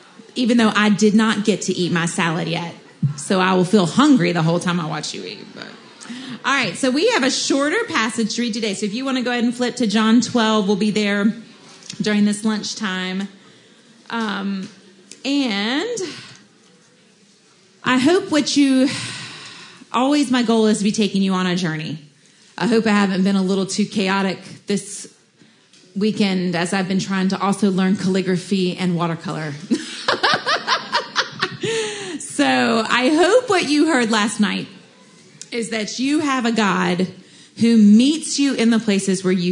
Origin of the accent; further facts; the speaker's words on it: Jackson, Mississippi, United States; I grew up in Jackson, Mississippi, so I grew up in the Bible Belt.